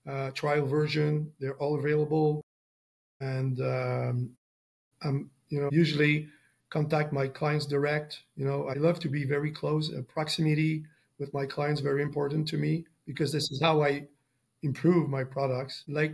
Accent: Montreal, Quebec, Canada; So for sure, I'm going to be there. It's in my hometown.

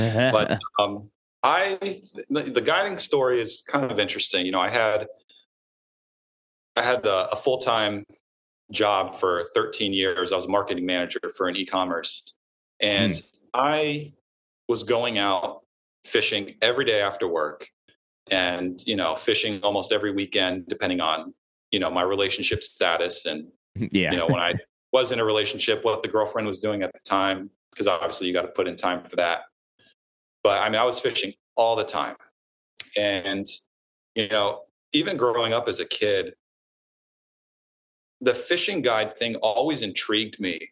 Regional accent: New Jersey, United States; born there; I was born in New Jersey, so it's still a little bit in my blood

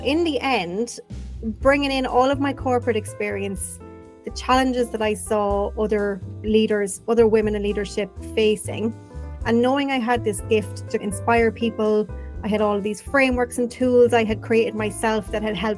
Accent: Ireland; I'm from Ireland.

